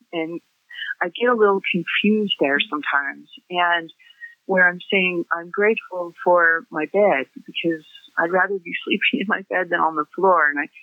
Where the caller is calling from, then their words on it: Idaho, United States; I'm calling from Idaho.